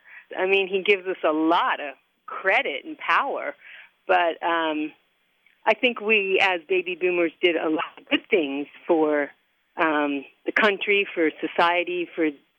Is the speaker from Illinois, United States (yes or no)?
no; Boise, Idaho, United States; I'm from Boise, Idaho.